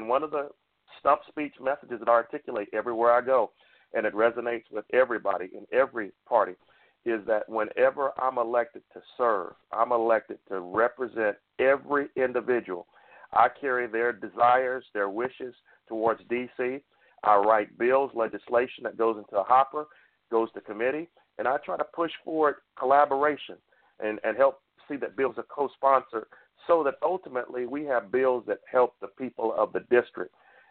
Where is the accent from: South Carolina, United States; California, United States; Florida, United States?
South Carolina, United States; Florence; now in Florence, United States; I was raised in Florence, South Carolina, but I live in Florence, Alabama. So Mo and I were both born in South Carolina, but we both are in the great state of Alabama.